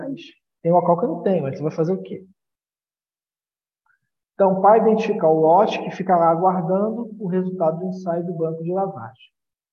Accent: Rio de Janeiro, Brazil; Eu sou aqui do Rio de Janeiro

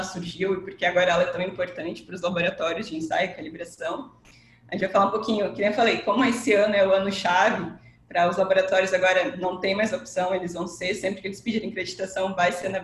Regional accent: South Region, Brazil; now in Rio de Janeiro, Brazil; Já faz um aninho aqui que eu tô aqui no Rio, tô gostando, mas sinto falta do meu sul também.

